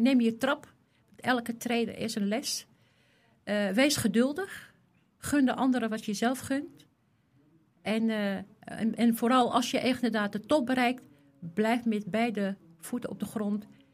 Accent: Morocco; Als Marokkaanse vrouw.

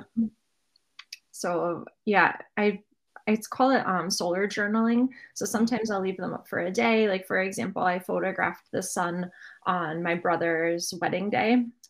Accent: United States; like senior thesis photo project on this abandoned gingerbread castle amusement park that was in my hometown.

